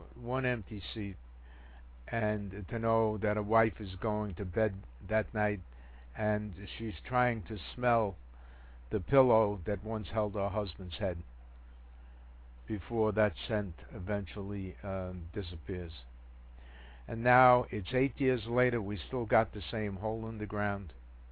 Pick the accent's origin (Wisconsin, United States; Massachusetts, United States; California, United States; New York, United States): New York, United States; And as a New Yorker, I condemn him.